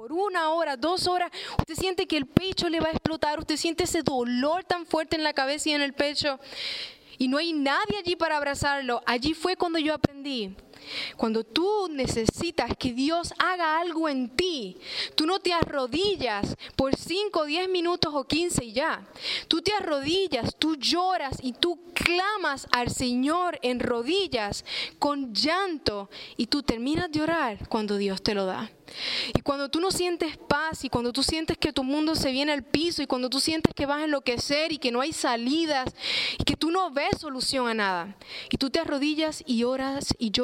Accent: Puerto Rico; Básicamente yo crecí en Puerto Rico. Se me ofreció una oportunidad para venir a Ohio State a estudiar y así lo hice. Y me vine acá. Puerto Rico era fácil, crecí allí, tenía amigos, familias

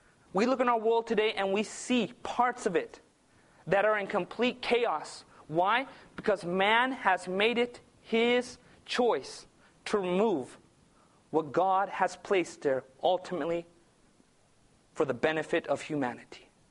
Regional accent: California, United States; I grew up in Southern California.

